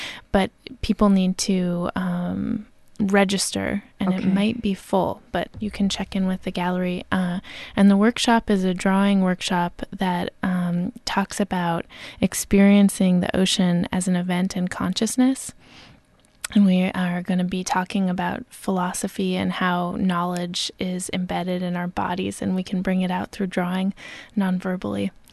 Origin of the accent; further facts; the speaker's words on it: Salem, Oregon, United States; also born or lived in Portland; Well, I'm originally from Salem, but I've lived in Portland for the past 7 years.